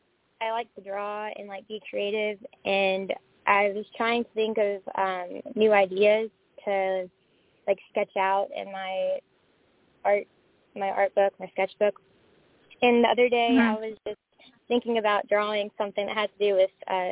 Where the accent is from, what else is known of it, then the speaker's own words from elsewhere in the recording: Wisconsin, United States; I'm from Wisconsin.